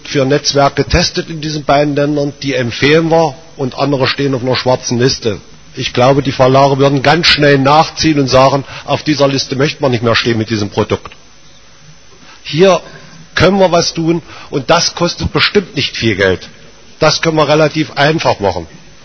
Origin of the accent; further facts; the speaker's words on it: Berlin, Germany; ich komme aus Berlin-Marzahn, arbeite dort im Gymnasium.